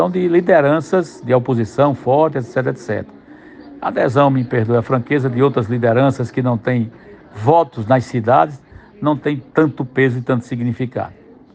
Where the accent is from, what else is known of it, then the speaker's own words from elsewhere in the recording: Northeast Region, Brazil; E para presidente, eu sou nordestino.